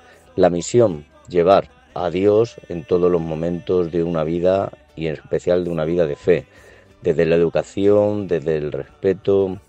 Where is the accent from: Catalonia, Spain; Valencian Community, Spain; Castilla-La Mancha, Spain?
Castilla-La Mancha, Spain; Puertollano; Nací el 21 de octubre de 1977 Me ordené el 29 de marzo del 2003. Soy de Puerto Llano.